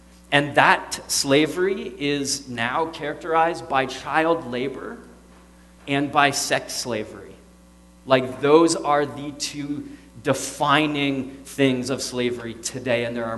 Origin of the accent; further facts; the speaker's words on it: Montreal, Quebec, Canada; We grew up in Montreal, so, like, at, like, 3:30, it starts to get dark outside, and it gets dark.